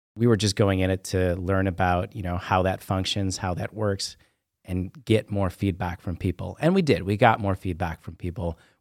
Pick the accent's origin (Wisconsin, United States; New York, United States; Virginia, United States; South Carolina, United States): New York, United States; I'm from New York.